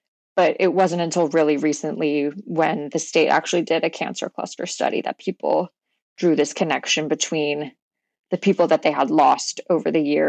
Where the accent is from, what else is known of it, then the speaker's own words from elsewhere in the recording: Houston, Texas, United States; I grew up in Houston and I was like, I understand Houston.